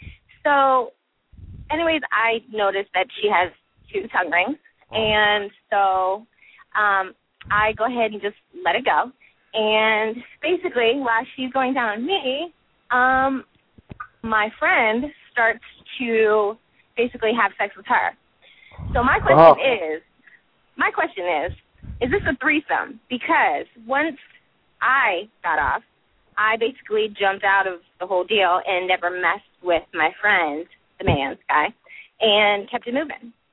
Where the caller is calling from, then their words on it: Pennsylvania, United States; Pennsylvania.